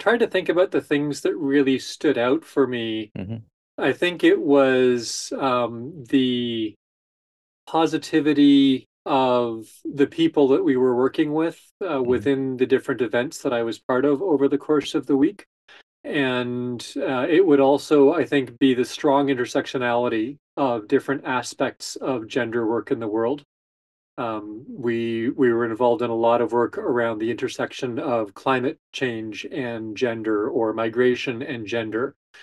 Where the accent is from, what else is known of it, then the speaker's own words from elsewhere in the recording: Canada; I come from Canada